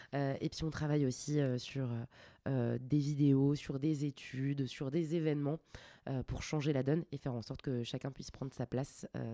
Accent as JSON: {"language": "French", "region": "Hauts-de-France", "country": "France", "tie": "born or raised there", "moved": "as an adult", "lives_now": "Paris, France", "said": "Moi, je viens de Picardie, enfin on dit Hauts-de-France maintenant."}